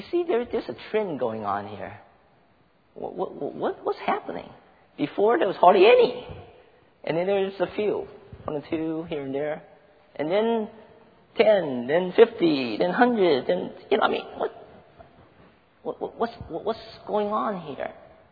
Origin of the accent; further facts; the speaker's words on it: California, United States; I come from California, so every now and then we get the little tremors